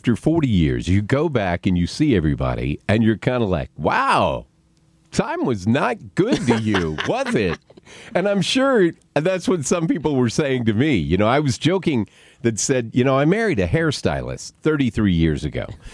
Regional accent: Berryville, Arkansas, United States; a lot of people that I grew up with in Berryville, Arkansas, a huge metropolis at the time of 3,600 people, is the town I grew up in.

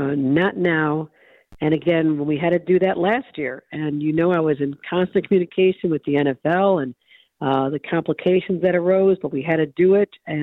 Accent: Hamburg, New York, United States; I grew up in Hamburg, and, you know, it's always dangerous to be on the road.

